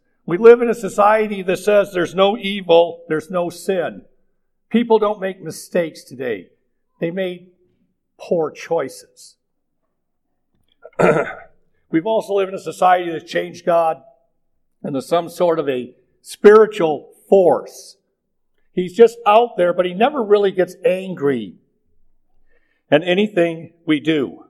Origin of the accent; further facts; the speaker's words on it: Detroit, Michigan, United States; I know nothing about sheep. I'm from Detroit, for crying out loud.